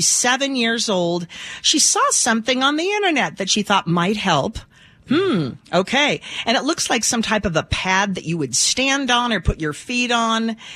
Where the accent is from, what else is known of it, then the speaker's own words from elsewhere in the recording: Pacific Northwest, United States; I kind of mix them up and I wear them with sandals so they know I'm from the Pacific Northwest.